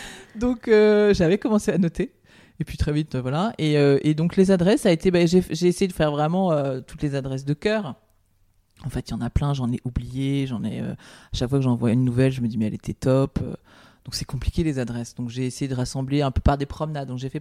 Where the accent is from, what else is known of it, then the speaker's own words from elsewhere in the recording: Paris, Île-de-France, France; je suis mi-ville, mi-campagne. C'est-à-dire que je suis parisienne, je suis née à Paris, je ne connais que Paris. Mes parents et grands-parents étaient parisiens. Une de mes grand-mères était russe, mais en fait, elle était quand même complètement parisienne.